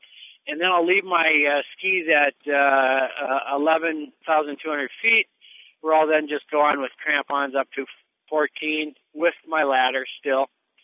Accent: Grand Marais, Minnesota, United States; I have some custom-made birch skis out of my hometown of Grand Marais.

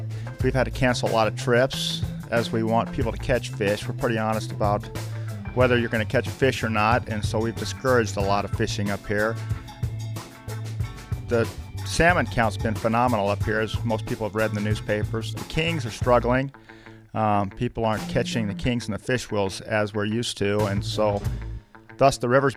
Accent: Wyoming, United States; moved away as an adult; now in Alaska, United States; We have five children, and we're from Wyoming, and we found it on the internet.

